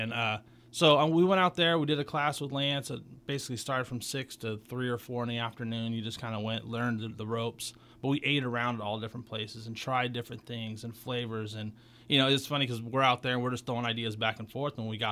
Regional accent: Vallejo, California, United States; now in Napa, United States; So I grew up in Vallejo.

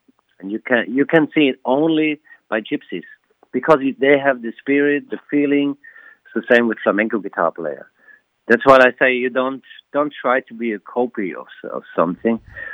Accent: Germany; I'm from Germany. Gypsy from Germany. But I'm not a German. That's really important. So that's the way of the gypsy. So, and my family is in Germany since 600 years.

